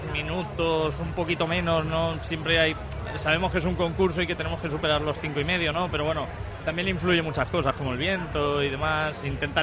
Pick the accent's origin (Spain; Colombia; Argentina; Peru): Spain; Elche, Valencian Community; Claro, bueno, yo soy de Elche, lo tengo que decir.